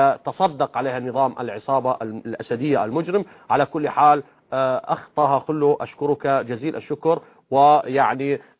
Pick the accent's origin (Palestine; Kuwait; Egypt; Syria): Syria; Daraa, Daraa Governorate; لكسر إرادتنا نحن أبناء درعا